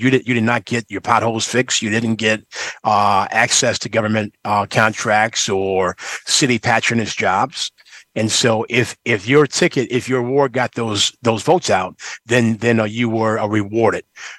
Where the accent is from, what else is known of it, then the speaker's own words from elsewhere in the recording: Chicago, Illinois, United States; also born or lived in Harlem, New York; Although I was born in Harlem, we moved to Chicago when I was four. And so I had the opportunity to grow up on the south side of Chicago.